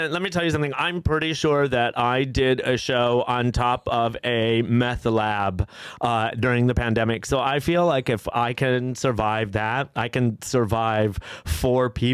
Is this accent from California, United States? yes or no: no; Chicago, Illinois, United States; now in New York City, United States